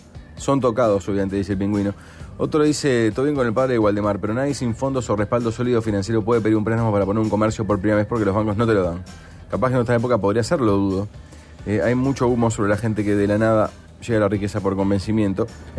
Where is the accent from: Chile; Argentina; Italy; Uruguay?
Uruguay; Canelón Chico, Canelones; Yo soy de Canelón Chico, ¿sabes?